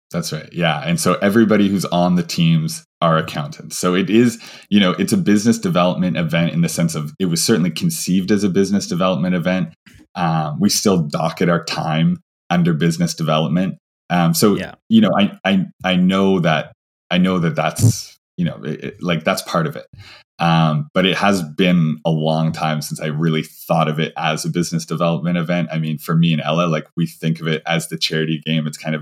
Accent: Vancouver, British Columbia, Canada; now in Ottawa, Canada; So, you know, I'm in Ottawa, but I'm not from Ottawa. From Vancouver.

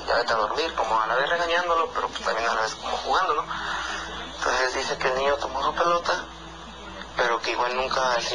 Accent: Querétaro, Mexico; soy del estado de Querétaro.

